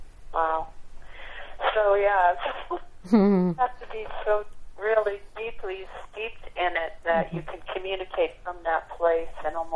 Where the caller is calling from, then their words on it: Salt Lake City, Utah, United States; I'm calling from Salt Lake City, Utah.